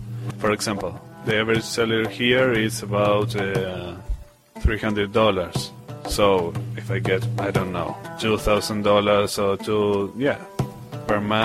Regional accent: Argentina; Argentina.

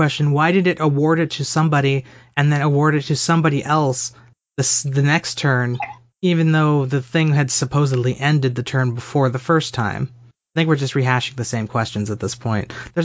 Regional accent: United States; or we, because I am American, they are obligated by treaty to, if you guys get attacked, we're going to defend you

